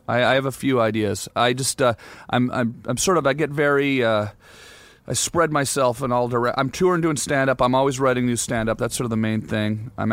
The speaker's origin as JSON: {"language": "English", "country": "Canada", "said": "Plus, you know, I'm Canadian"}